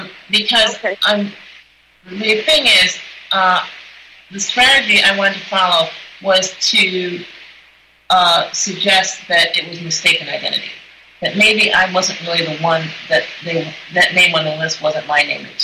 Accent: New York, United States; Oh, no, I'm from New York. My medical practice is in New York.

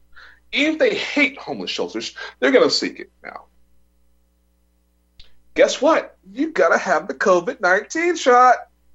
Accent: Texas, United States; also born or lived in California; Now, I'm from Texas, lived in California for a long period of time, so snow is not something I'm accustomed to.

